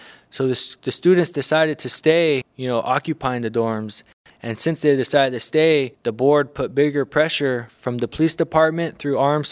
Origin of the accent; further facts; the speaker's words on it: Rocky Ridge, Arizona, United States; now in Bay Area, United States; I'm Dene from Arizona, from a place called Denebito, but some people know it as Rocky Ridge. I came out here in 2003 when the school was accredited, and I've been living in the Bay Area